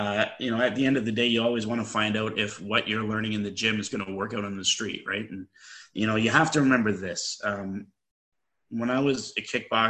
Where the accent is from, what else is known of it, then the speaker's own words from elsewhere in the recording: Toronto, Ontario, Canada; I grew up in the Rexdale area. And, my first martial art gym was right in the heart of Jamestown Crescent. And which was a really bad area in the West End.